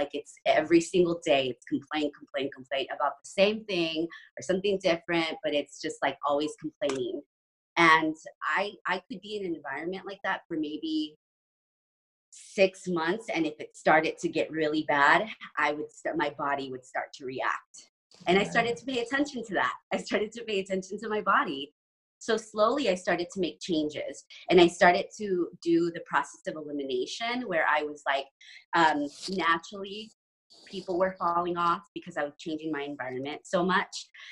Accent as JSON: {"language": "English", "region": "New Mexico", "country": "United States", "tie": "born or raised there", "said": "New Mexico."}